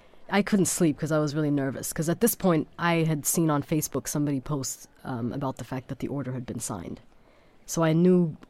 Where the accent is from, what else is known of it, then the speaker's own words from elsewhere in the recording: Germany; I was born in Germany. My father was studying in Germany, and I grew up for part of my life in Germany. So I actually never lived in Sudan.